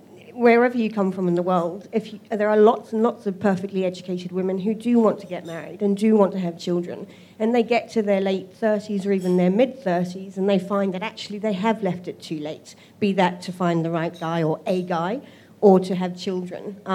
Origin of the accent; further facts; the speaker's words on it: London, United Kingdom; maybe it's because I come from London